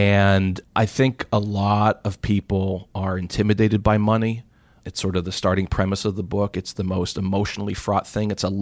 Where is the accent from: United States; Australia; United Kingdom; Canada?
United States; Pittsburgh, Pennsylvania; I bleed black and gold. I grew up in Pittsburgh.